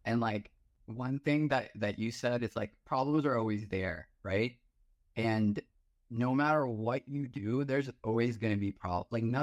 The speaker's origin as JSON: {"language": "English", "region": "Texas", "country": "United States", "tie": "born or raised there", "said": "growing up in America and Texas, like in Texas, like, you know, you take a bus 4 hours down, you're still in Texas, right?"}